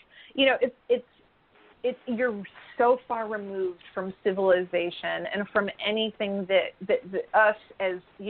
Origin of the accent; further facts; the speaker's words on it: Connecticut, United States; I always say, growing up in Connecticut, I would say the spirit of place in Connecticut has secrets.